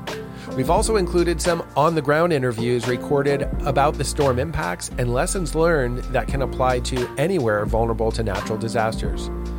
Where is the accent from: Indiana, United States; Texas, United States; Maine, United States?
Texas, United States; Galveston; Beryl made a landfall as a rare July hurricane in the state of Texas, greatly impacting my hometown of Galveston.